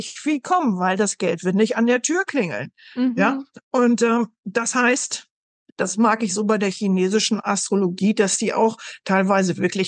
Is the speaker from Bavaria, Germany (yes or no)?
no; North Rhine-Westphalia, Germany; born there; ich komme gebürtig aus dem Münsterland in Deutschland.